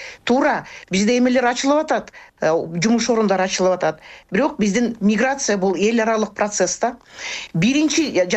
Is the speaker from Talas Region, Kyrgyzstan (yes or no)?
no; Batken Region, Kyrgyzstan; Көп үй бүлөлөр, мен өзүм Баткенден болом.